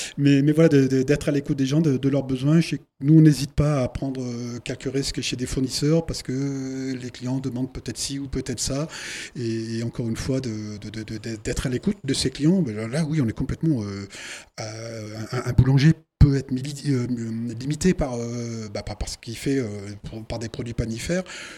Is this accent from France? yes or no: yes; Clermont-Ferrand, Auvergne-Rhône-Alpes, France; Je suis Clermont-Ferrand, je suis Auvergnat, avec des gens proches entre eux